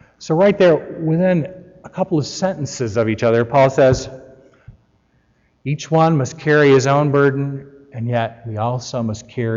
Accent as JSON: {"language": "English", "region": "Illinois", "country": "United States", "tie": "born or raised there", "also_born_or_lived": "Indiana", "said": "And for most of my life, I grew up in Illinois and Indiana, down the block from a cornfield."}